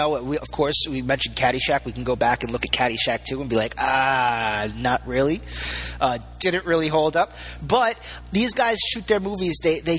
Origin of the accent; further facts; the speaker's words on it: New York, United States; Maybe it's because I'm from New York.